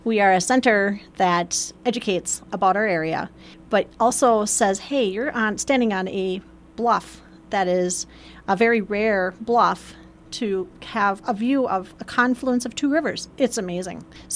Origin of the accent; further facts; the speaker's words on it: St. Paul, Minnesota, United States; Yes, I come from St. Paul, where there was hardly any wildlife and sunsets were blocked by buildings.